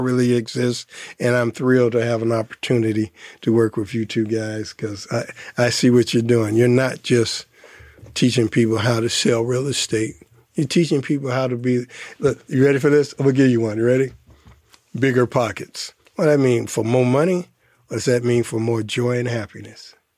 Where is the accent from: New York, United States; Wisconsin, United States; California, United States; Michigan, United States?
Michigan, United States; Detroit; I'm from Detroit. I went to live in Ann Arbor. I worked for the University of Michigan for 34 years